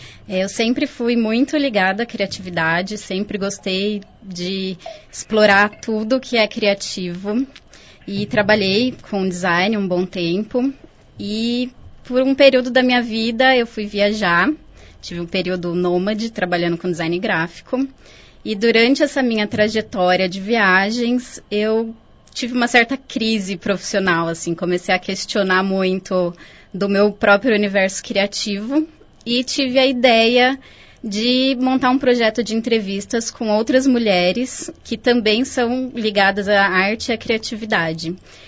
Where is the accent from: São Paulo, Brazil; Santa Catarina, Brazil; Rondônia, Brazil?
São Paulo, Brazil; Campinas; muito tempo fora de Campinas e essa é a minha primeira entrevista numa rádio, então eu estou feliz de ser na minha cidade natal e estar de volta.